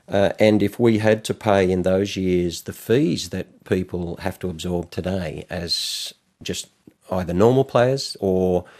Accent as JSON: {"language": "English", "town": "Lismore", "region": "New South Wales", "country": "Australia", "tie": "born or raised there", "said": "I come from Lismore in country northern New South Wales, and, you know, not tremendous means."}